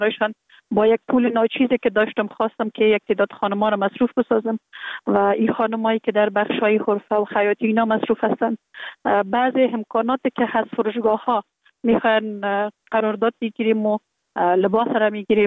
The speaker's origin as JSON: {"language": "Persian", "region": "Kabul", "country": "Afghanistan", "tie": "born there"}